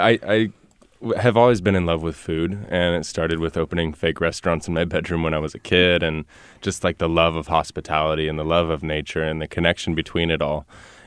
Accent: El Dorado Hills, California, United States; I am. Yeah, I grew up in El Dorado Hills.

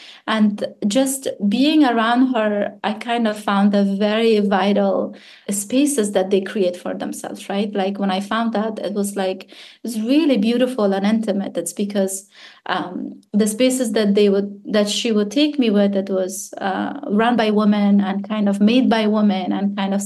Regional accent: Afghanistan; because I grew up in Afghanistan and specifically in this bazaar

